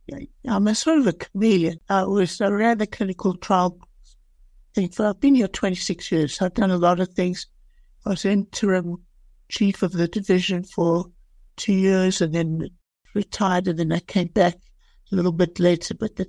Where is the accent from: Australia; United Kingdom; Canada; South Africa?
South Africa; moved away as an adult; now in Albuquerque, United States; I'm originally from South Africa. I did my medical school in South Africa. I came to the United States in 1986 and went to my residency and my fellowship in the United States. And eventually in 1997, I landed up in Albuquerque, New Mexico.